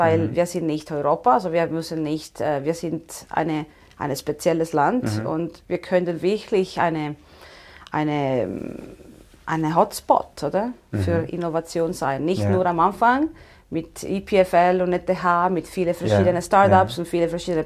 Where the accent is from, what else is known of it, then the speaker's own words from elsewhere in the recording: Southern Italy, Italy; Also ich komme aus Süditalien. Ja. Ich habe schon etwas Energie im Blut.